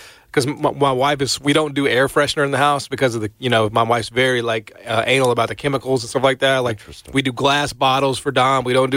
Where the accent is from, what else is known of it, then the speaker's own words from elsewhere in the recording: United States; Well, I mean, I am an American. I am certainly that.